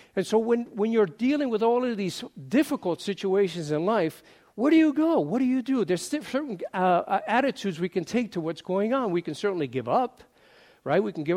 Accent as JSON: {"language": "English", "town": "New York City", "region": "New York", "country": "United States", "lives_now": "San Diego, United States", "said": "As you all probably remember, I come from New York City, and I lived there for 35 years before I came out to San Diego."}